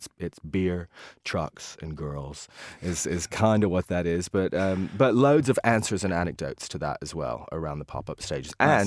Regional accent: Bristol, Tennessee, United States; I am from Bristol, Tennessee.

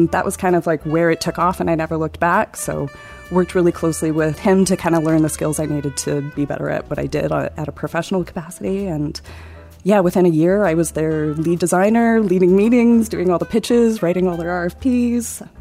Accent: Canada; also born or lived in San Diego, United States; I'm a Canadian-American hybrid, so mom from San Diego and dad from Victoria, BC, and I kind of traveled between the two, but Canada was always where I felt at home.

